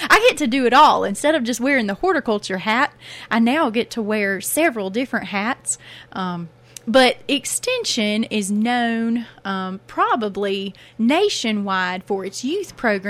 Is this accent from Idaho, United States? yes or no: no; Decatur, Alabama, United States; I grew up in Decatur, another small town just a little bit further up the road on Interstate 65